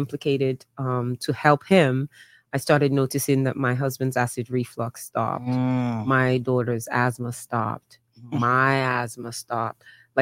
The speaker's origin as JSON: {"language": "English", "country": "Nigeria", "said": "I'm African and I'm also tribally. I'm from the Igbo tribe."}